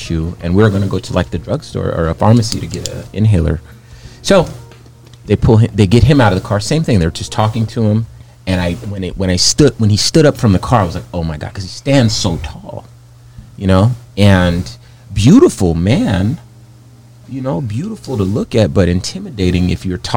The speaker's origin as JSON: {"language": "English", "town": "Compton", "region": "California", "country": "United States", "said": "I'm from Compton, California."}